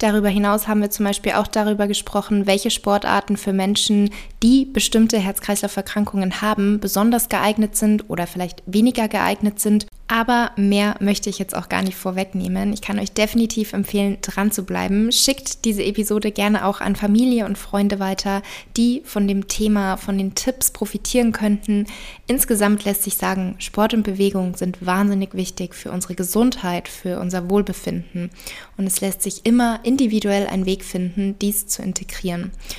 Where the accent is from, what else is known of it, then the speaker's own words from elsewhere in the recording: Munich, Bavaria, Germany; ich komme ja auch aus München